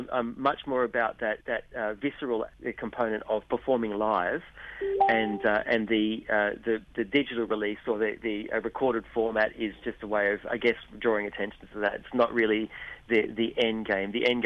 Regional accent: Australia; it didn't represent my values as an Australian.

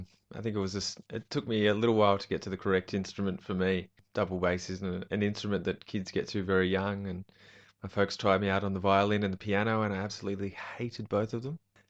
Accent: Wollongong, New South Wales, Australia; also born or lived in Newcastle; Yeah, well, Newcastle, and then I did most of my growing up in Wollongong, Steel City lad.

